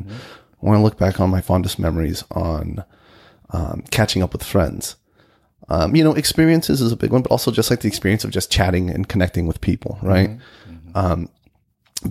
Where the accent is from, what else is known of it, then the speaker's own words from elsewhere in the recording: San Diego, California, United States; now in Sacramento, United States; When I moved here from San Diego, I moved here because I wanted to work for the legislature. Mm-hmm. You know, I miss surfing. I grew up surfing.